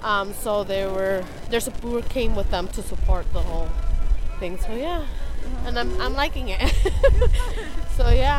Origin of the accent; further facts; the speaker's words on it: Santa Cruz, California, United States; I was born and raised here in Santa Cruz.